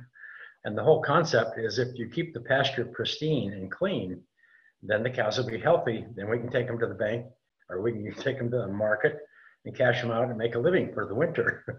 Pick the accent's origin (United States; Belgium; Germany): United States; Montana; I grew up in Montana and in kind of a rural area, and spent a lot of time in the pasture chasing cows